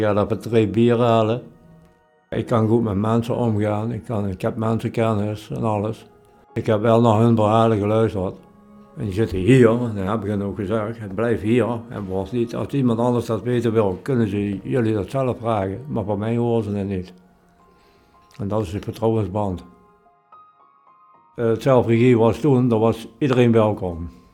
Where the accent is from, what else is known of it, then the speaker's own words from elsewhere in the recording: Blerick, Limburg, Netherlands; born there; Ik ben geboren in Bleringen in 1965. Ik woon op het moment op kamers in Tegelen.